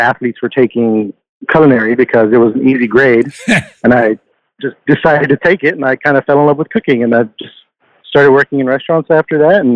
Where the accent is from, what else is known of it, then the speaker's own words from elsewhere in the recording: Houston, Texas, United States; I was born and raised in Houston myself. Didn't really move around much. I thought I would never leave Texas.